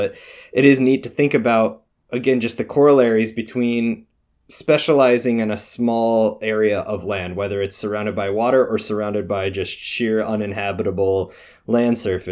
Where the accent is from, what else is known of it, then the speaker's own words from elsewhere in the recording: New York, United States; I grew up in Western New York where it's not necessarily like Grand Canyon style cliffs, but there are gorges carved out by rivers.